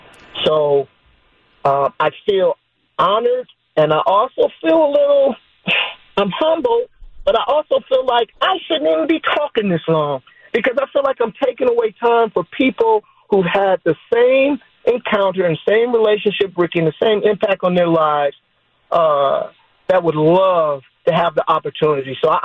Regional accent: Berkeley, California, United States; Well, I'm from the Bay. I was born and raised in Berkeley. We're connected to Oakland.

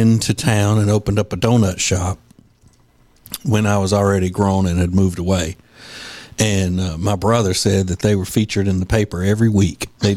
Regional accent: Winfield, Louisiana, United States; And I said, well, we didn't have Hispanic things when I was growing up in Winfield, Louisiana.

